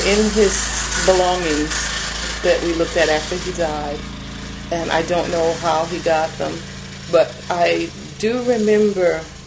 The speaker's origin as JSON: {"language": "English", "town": "Los Angeles", "region": "California", "country": "United States", "tie": "born or raised there", "said": "I grew up right here in Los Angeles, California. I'm native born. I didn't leave Los Angeles until my first year of teaching, which was in 1967."}